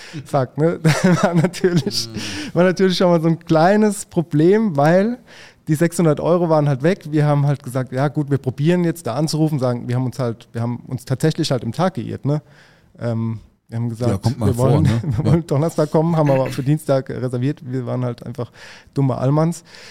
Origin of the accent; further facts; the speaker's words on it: Mannheim, Baden-Württemberg, Germany; weil ich kenne das gar nicht so Metrosystem, wie als Mannheimer oder ich als Mannheimer.